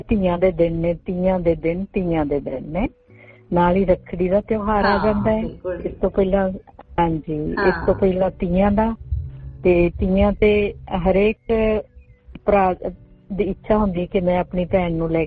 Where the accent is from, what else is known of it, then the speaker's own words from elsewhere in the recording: Chandigarh, India; ਤੇ ਬੇਟੀ ਮੈਂ ਚੰਡੀਗੜ੍ਹ ਤੋਂ ਆਈ ਹੋਈ ਹਾਂ